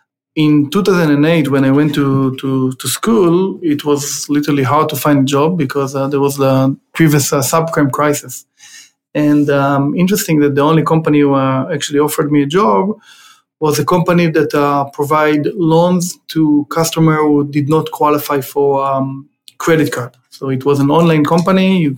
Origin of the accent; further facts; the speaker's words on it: Israel; moved away as an adult; now in Los Angeles, United States; I grew up in Israel. I moved to the US in 2008